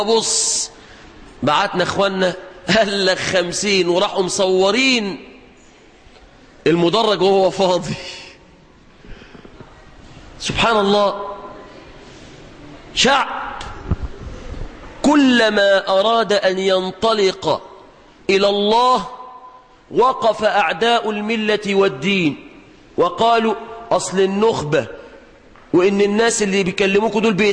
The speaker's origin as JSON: {"language": "Arabic", "country": "Egypt", "said": "في بلادنا مصر"}